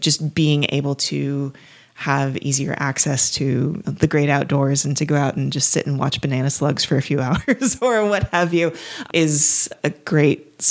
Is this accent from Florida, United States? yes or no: no; Los Angeles, California, United States; I grew up in Los Angeles and I bounced around a lot after that, but I was often in big cities.